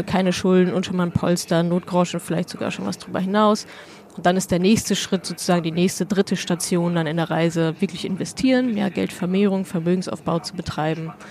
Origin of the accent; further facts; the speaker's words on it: North Rhine-Westphalia, Germany; mentalitätsmäßig ich bin schon viel Ruhrgebiet